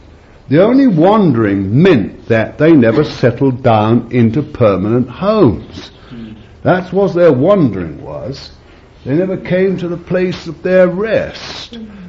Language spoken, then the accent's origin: English; England, United Kingdom; I'm an Englishman, see, I live here